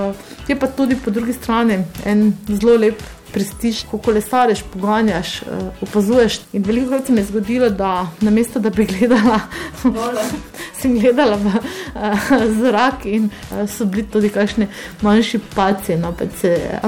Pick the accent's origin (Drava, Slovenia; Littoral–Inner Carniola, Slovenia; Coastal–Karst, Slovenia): Drava, Slovenia; prihajam iz Dravskega polja.